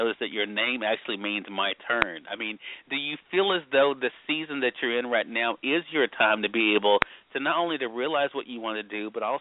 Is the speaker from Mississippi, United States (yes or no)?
yes; Mississippi, United States; we're both from Mississippi, you know, proud to call Mississippi, you know, home.